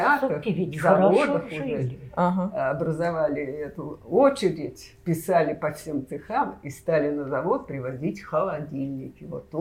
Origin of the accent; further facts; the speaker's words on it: Parfentyevo, Moscow Oblast, Russia; ходила я в детский, организовали детский садик, муравейник был вот там в начале, мы пешком из Парфентьева ходили на неделю.